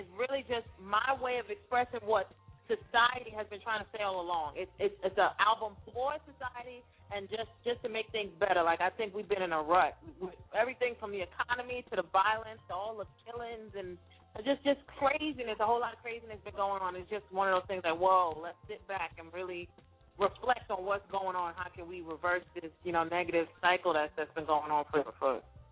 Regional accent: Brooklyn, New York, United States; I'm from Brooklyn. Shout out to Fort Greene.

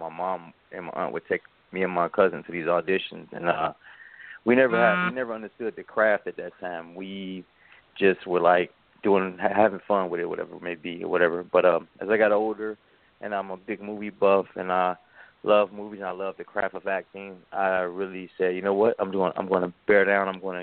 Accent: Chicago, Illinois, United States; growing up in Chicago, you know, we always had to run in with the police.

